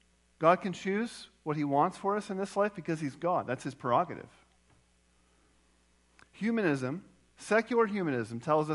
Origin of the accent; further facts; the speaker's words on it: Philippines; Growing up in the Philippines